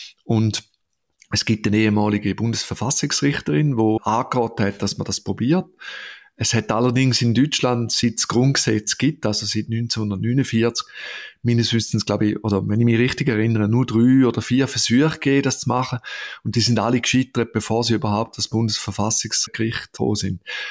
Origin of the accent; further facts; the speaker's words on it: Switzerland; Andererseits muss man sagen, ich schaue das als Schweizer an. Die Deutschen sehen das ein bisschen anders.